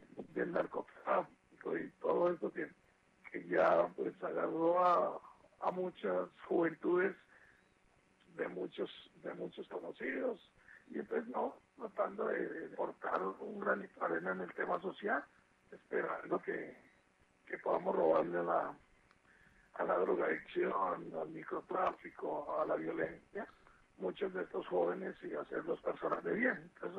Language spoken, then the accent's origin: Spanish; Medellín, Antioquia, Colombia; hoy me encuentro en mi país, en Medellín, Colombia, de vacaciones, visitando a mi familia.